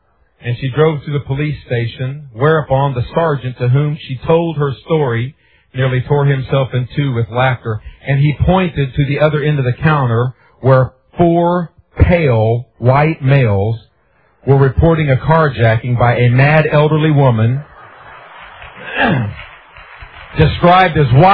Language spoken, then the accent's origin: English; Illinois, United States; born there; now in California, United States; I was born in Southern Illinois and have been to California the last 11 years